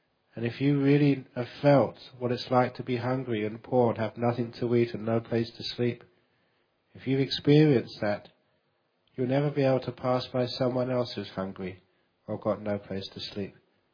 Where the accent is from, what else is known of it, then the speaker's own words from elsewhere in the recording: London, United Kingdom; born there; I should have been born in an Asian country, in a Buddhist country. I made some big mistake getting born in London.